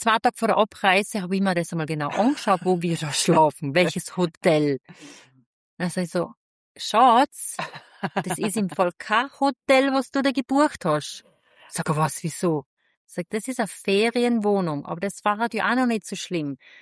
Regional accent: Switzerland; Bei uns in der Schweiz bestellst du ja, okay, wir haben gar keine Wurstdecke.

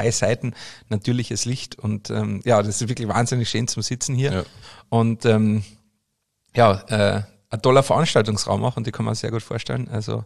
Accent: Austria; für mich als Österreicher, der mitten aus dem Berg kommt

